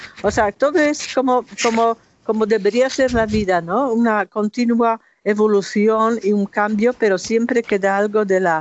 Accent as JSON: {"language": "Spanish", "town": "Warsaw", "region": "Masovian Voivodeship", "country": "Poland", "second_language": "Spanish", "said": "la ciudad de Cracovia, que no es mi ciudad, porque yo soy de Varsovia"}